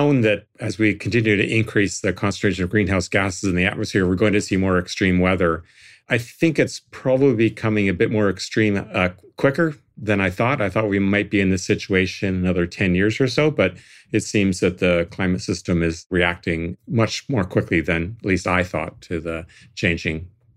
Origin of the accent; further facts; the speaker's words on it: Toronto, Ontario, Canada; And, you know, I come from Toronto, which has a lot of thunderstorms